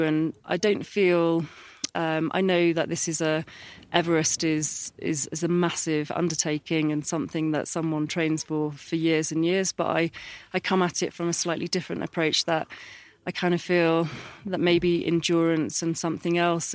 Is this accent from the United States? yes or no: no; Oxford, South East England, United Kingdom; I come from Oxford in the UK. So a really nice city, quite close to London, quite famous for the university, and not very famous for its mountains.